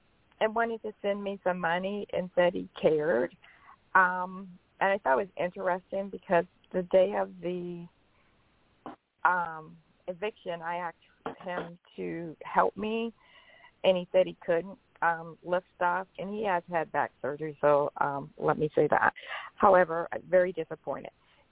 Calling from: Georgia, United States; in Georgia.

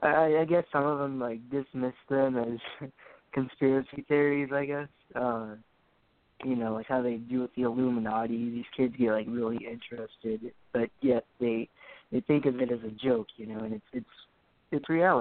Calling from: Texas, United States; I'm calling from Texas.

